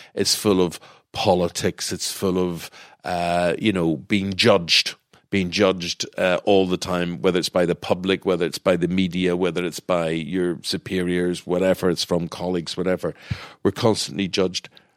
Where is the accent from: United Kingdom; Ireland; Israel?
Ireland; When I bring this question up, being Irish and being Catholic, we are constantly obsessed with death, right?